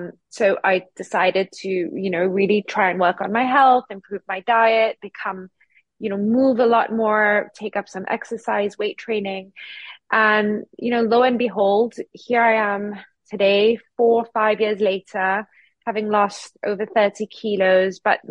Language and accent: English; Singapore; So, yes, I grew up in Singapore.